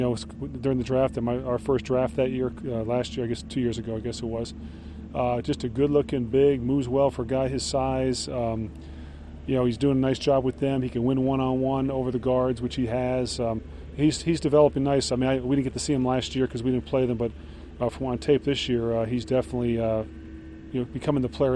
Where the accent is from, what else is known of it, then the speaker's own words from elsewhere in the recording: East Coast, United States; You know, I'm from the East Coast, so I've seen it all the time on all sports, not just football.